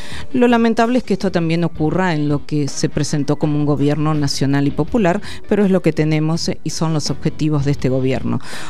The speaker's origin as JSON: {"language": "Spanish", "country": "Argentina", "said": "la energía hoy nos interpela como argentinos y argentinas"}